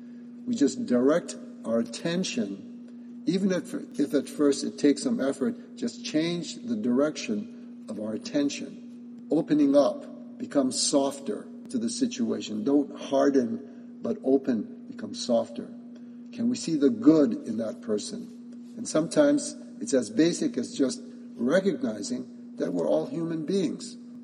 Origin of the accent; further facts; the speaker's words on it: Hawaii, United States; I said, "Yeah, actually, I am from Hawaii. I'm driving back to Hawaii now.